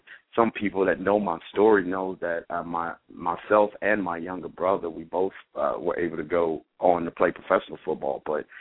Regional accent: Midwest, United States; I grew up in a Christian home. Growing up in the Midwest, church was a way of life for 95% of everybody.

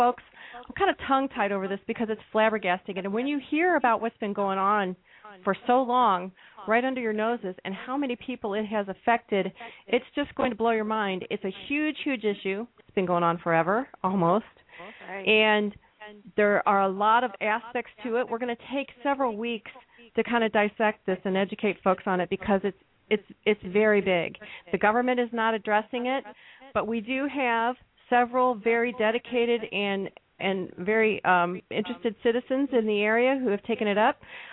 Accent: Maryland Heights, Missouri, United States; now in St. Charles County, United States; I grew up in the Maryland Heights area.

